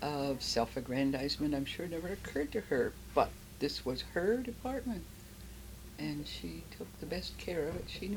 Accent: Medford, Wisconsin, United States; born there; Oh, I was born in Taylor County, Wisconsin, Medford, Taylor County, Wisconsin. November 26, 1912. I will soon be 73 years old.

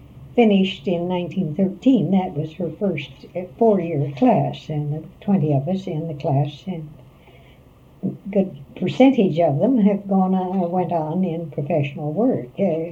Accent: Wabash, Indiana, United States; I was born in Indiana and lived there in Wabash until I graduated from high school.

